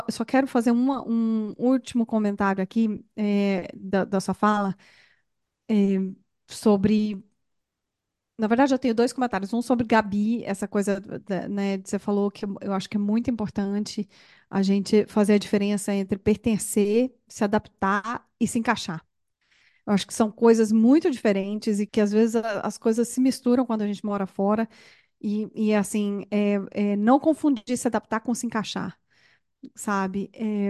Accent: Brazil; Eu, ó, bato aqui no peito, sou brasileira, orgulhosa.

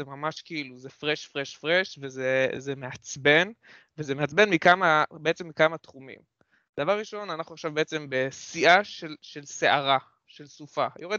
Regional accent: Northern District, Israel; אני במקור מהצפון, אני יודע שזה משהו שקורה

